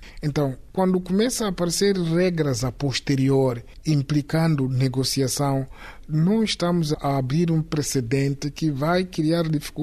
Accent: Mozambique; Obviamente que nós, como moçambicanos, não somos um povo conflituoso.

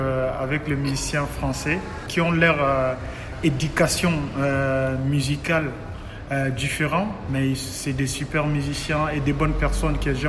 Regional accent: Kongo Central, DR Congo; parce que moi, je viens du Bas-Congo.

